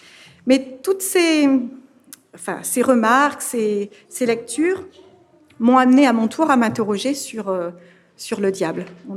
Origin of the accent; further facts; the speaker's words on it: Normandy, France; Je viens de Normandie, où on a un centre de vacances.